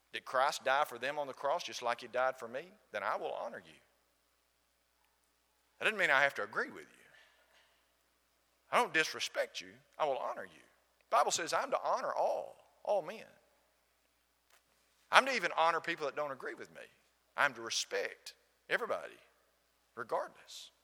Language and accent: English; Alabama, United States; accent: Southern; It's called Southern. I don't hear you talk. This gentleman looked me right in the eye and said, "Where are you from?" "From." "I'm from." "From." "I'm from Alabama."